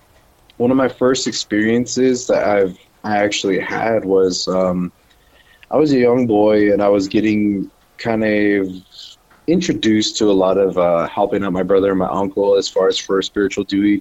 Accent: United States; So I am Dene. I come from the Navajo Nation, and I guess you can say I've had my fair share of paranormal experiences growing up on the reservation and everything. I grew up on a border town

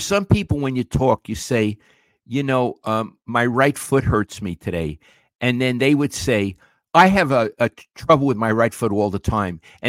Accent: New York, United States; Because I'm a New Yorker. I'm a quick talker.

